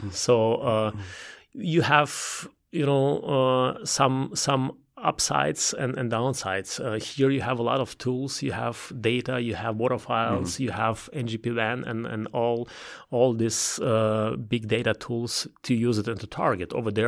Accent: Belarus; English is a second language; moved away as an adult; also born or lived in Ukraine / Russia / Germany; now in United States; I was born in Belarus. I was growing up in Ukraine, in Belarus, in Russia at the same time. So I'm at home there. But then I spent almost 15 years studying, working on my PhD in Germany, in Europe.

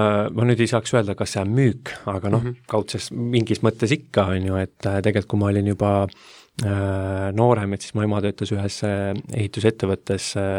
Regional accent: Esu, Lääne-Viru County, Estonia; mulle meeldib siis öelda, et mina olen lihtne poiss Lääne-Virumaalt Esust.

